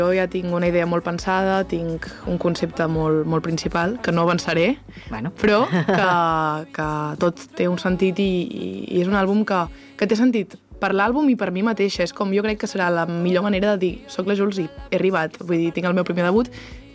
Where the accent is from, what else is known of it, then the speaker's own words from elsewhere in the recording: Girona, Catalonia, Spain; now in Barcelona, Spain; Clar, jo vinc de Girona...